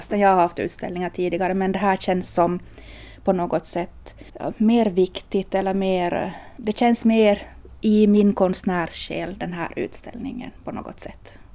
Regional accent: Nykarleby, Ostrobothnia, Finland; Jag är ju uppvuxen i Soklot och Nykabi, så här är ju barndomstrakterna.

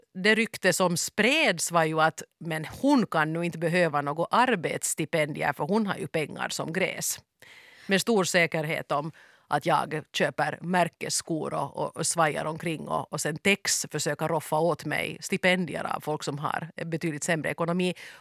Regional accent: Finland; man blir tyvärr inte jätterik som finlandssvensk författare

